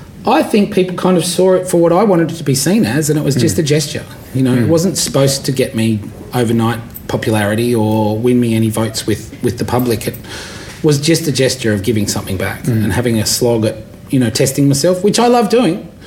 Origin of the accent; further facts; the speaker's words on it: Brisbane, Queensland, Australia; So, yeah, I'm from Brisbane.